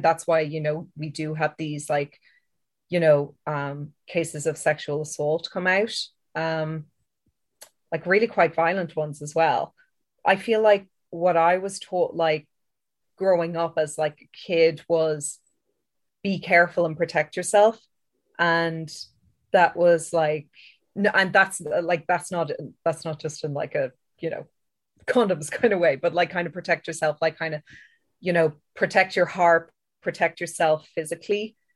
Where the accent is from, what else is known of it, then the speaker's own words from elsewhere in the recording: Ireland; Like, I know that as an Irish person, we're kind of inbuilt to feel guilt and shame, like about a lot of things anyway.